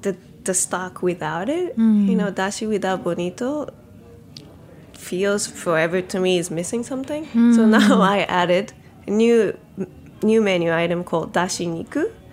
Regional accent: Fukuoka, Japan; And I picked it because it relates back to my hometown. And if you're from Fukuoka, it'll be like, oh, that's what it's from.

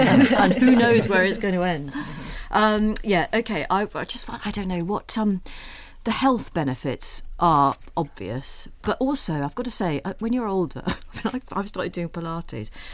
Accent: Crosby, North West England, United Kingdom; I grew up in Crosby in Liverpool, so not far from the Wirral.

